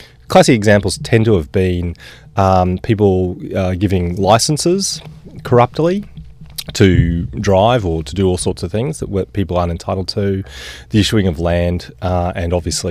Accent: Queensland, Australia; And I grew up in Queensland

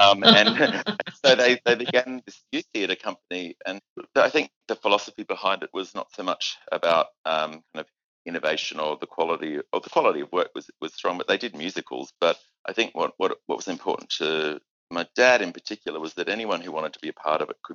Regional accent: Narromine, New South Wales, Australia; also born or lived in Sydney; I lived the first 5 or 6 years of my life out in Western New South Wales. So I was born in Sydney and then we went straight out there.

